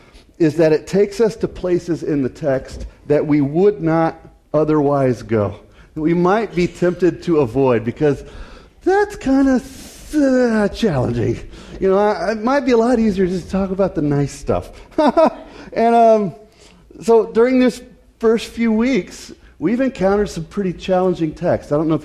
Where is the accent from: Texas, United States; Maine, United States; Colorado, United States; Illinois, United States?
Colorado, United States; Denver; I'm from Denver.